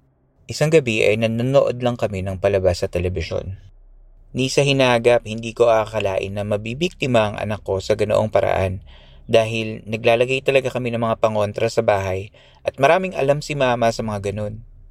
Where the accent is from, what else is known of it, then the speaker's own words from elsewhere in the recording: Eastern Visayas, Philippines; Ang probinsya ko ay somewhere in Eastern Samar. Hindi ko nalang babanggitin yung mismong lugar. Maliit na probinsya lang siya